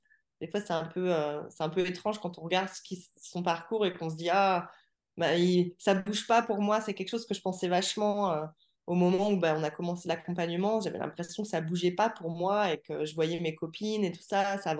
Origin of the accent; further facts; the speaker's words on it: Saint-Quentin, Hauts-de-France, France; born there; also born or lived in Paris; Moi, je suis née à Saint-Quentin-dans-l'Aisne. J'ai énormément bougé, donc c'était juste point de chute, naissance, arrivée sur Terre, et puis ensuite on a vite bougé avec ma famille.